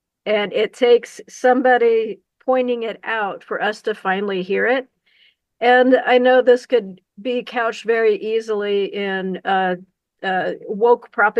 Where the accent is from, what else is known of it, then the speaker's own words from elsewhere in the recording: Missouri, United States; the caves that I used to explore whenever I was little, growing up in the Ozarks of Missouri.